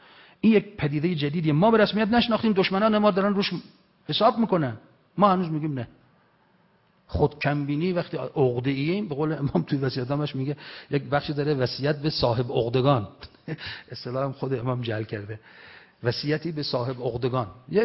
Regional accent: Iran; فهمیدن ما از ایران اومدیم و دعوت کردن یک جلسه خونگی با اینا

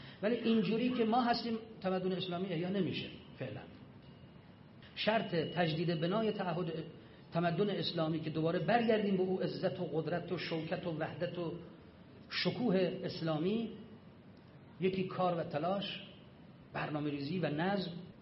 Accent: Iran; تا فهمید ما از ایرانیم به احترام ما بلند شد.

